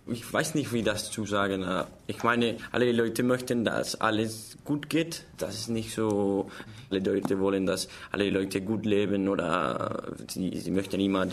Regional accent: Colombia; German is a second language; now in Freiburg, Germany; Ich komme aus Kolumbien und dort recyceln wir nicht so viel.

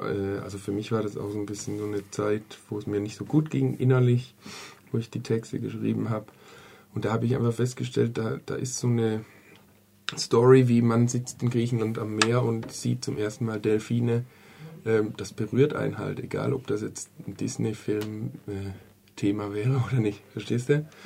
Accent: Germany; und man als Deutscher kennt man ja oft so diesen Gedanken

